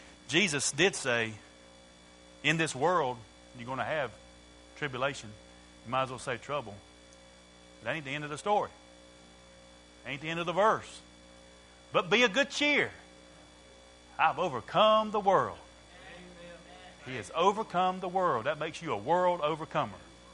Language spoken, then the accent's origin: English; Mooresville, United States; I'm from Mooresville, so you can go to the Mooresville City Police Department